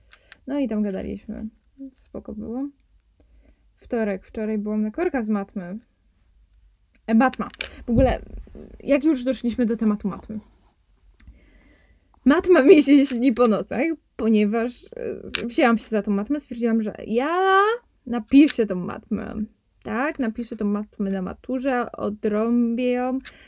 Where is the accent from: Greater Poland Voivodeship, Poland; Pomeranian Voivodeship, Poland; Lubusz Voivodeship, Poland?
Greater Poland Voivodeship, Poland; Poznań; po prostu jestem poznańską pyrą